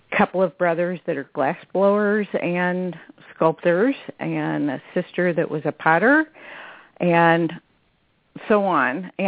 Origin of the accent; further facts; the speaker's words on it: Alton, Illinois, United States; I actually grew up across the river from St. Louis. So I came from Alton, Illinois, which is a river town. And so I was exposed to very Midwestern culture.